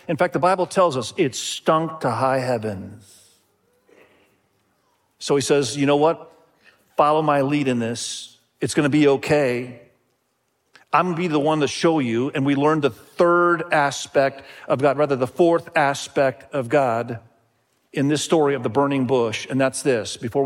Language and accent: English; Indonesia; When I grew up in Indonesia, I saw lots and lots of people with leprosy.